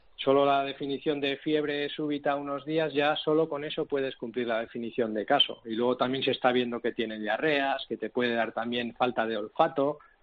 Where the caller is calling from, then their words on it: Vitoria, Basque Country, Spain; Pues estoy en casa, en Vitoria.